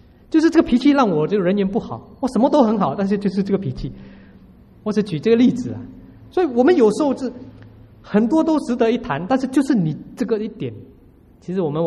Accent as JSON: {"language": "Chinese", "country": "Singapore", "tie": "born there", "said": "现在的人，像我出生在新加坡，我好久好久才看到猪，哎，猪长得怎么样？"}